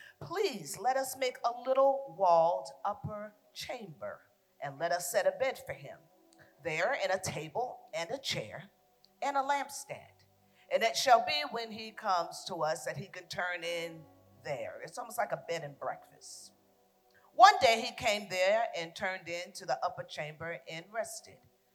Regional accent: Boston, Massachusetts, United States; I am a diehard Patriot fan because I'm from Boston.

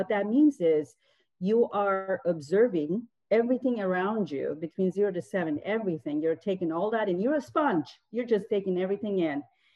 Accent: Istanbul, Turkey; I grew up actually in Istanbul in Europe, and they were both teachers, and they would always tell me, go to school, get a good degree.

